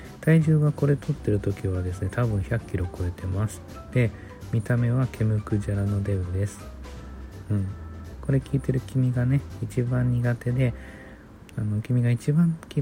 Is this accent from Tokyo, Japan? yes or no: yes; Tokyo, Japan; 出身地は東京都ですね。